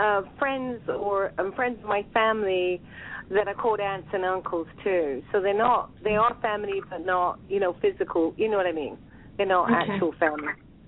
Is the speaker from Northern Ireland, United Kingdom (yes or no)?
no; Exeter, South West England, United Kingdom; born there; I was born in Mowbray House there in Exeter, and Mowbray House is a very old building.